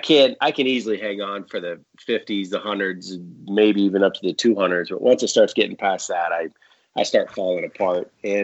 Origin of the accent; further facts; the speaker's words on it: Nashville, Tennessee, United States; And what's crazy is growing up in Nashville, the first triathlon I did was 1988.